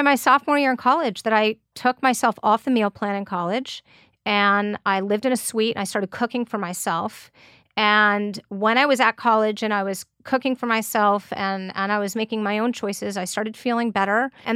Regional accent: Westchester, New York, United States; No, I'm originally from Westchester, actually.

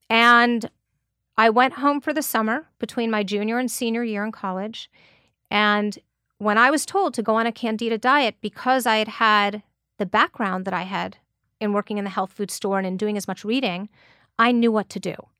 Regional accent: Westchester, New York, United States; No, I'm originally from Westchester, actually.

